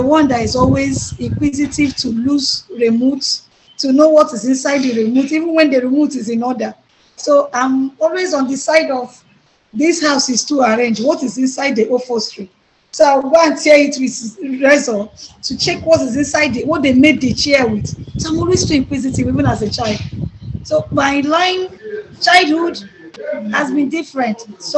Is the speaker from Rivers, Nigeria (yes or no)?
no; Imo, Nigeria; I am from Imo State, precisely Imo State, Nigeria.